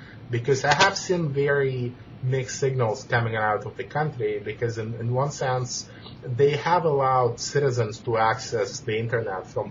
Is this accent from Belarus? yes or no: yes; Belarus; because I come from Belarus originally